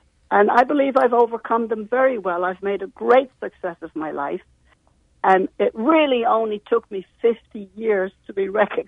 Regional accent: Ireland; I'm from Ireland. I have 14 siblings.

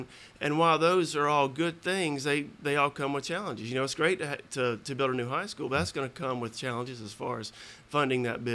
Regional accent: Valdosta, Georgia, United States; I grew up here in Valdosta, and I went through the city school system and graduated from Valdosta High.

